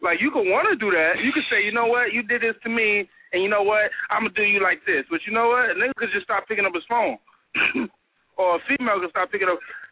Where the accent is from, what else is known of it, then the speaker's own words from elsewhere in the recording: New York, United States; now in Houston, United States; So I'm out here in Houston, Texas. I'm from New York, though. I'm out here in Houston, Texas, though. So I'm calling in.